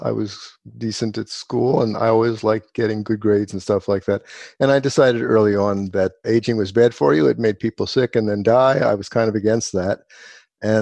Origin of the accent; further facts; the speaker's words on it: Cheltenham Township, Pennsylvania, United States; also born or lived in Philadelphia; I was born in Philadelphia, and when we were five, my mom and dad moved me and my two brothers to the northern suburbs of Philadelphia, Cheltenham Township.